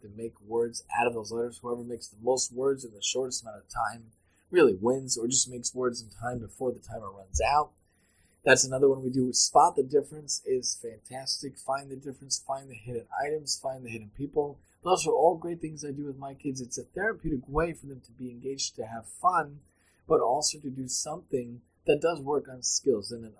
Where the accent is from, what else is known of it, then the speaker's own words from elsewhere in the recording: Staten Island, New York, United States; The paper growing up, I believe, had it, the Staten Island Advance. I'm from Staten Island.